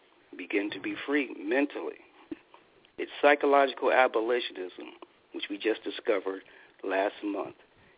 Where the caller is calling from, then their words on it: Putnam, Ohio, United States; I'm calling you from Southeast Ohio, Putnam, the home of the abolitionists.